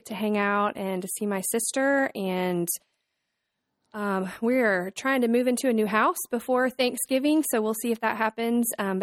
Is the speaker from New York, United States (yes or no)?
no; Texas, United States; We're from Texas as well.